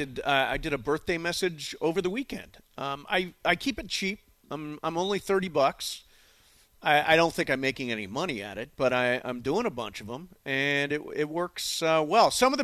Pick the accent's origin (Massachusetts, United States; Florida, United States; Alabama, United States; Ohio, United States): Ohio, United States; there was a guy when I was growing up in Ohio named Pete Franklin.